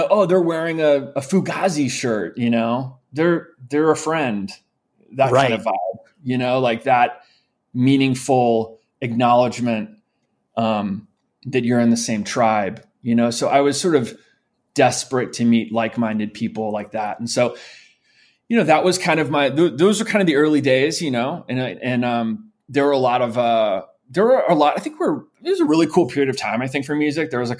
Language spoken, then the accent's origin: English; St. Louis, Missouri, United States; also born or lived in New York; I was born in New York. We lived in New York until I was around five. And we moved to St. Louis, Missouri when I was five.